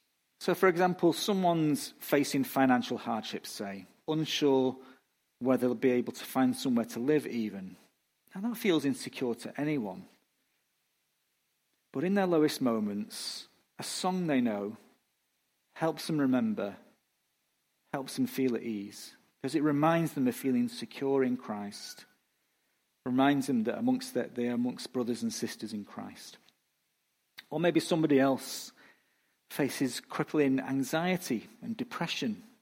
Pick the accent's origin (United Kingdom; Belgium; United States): United Kingdom; England; I'm an English white male, you know. I'm genetically predisposed to being reserved.